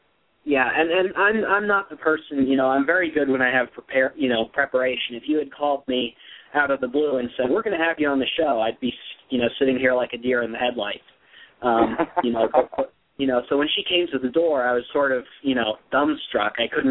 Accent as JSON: {"language": "English", "region": "Virginia", "country": "United States", "tie": "born or raised there", "said": "I grew up in Virginia from the time I was mm-hmm. six. I went to the University of Virginia, and until I moved to Tennessee to work at Lucan, I basically lived in Virginia."}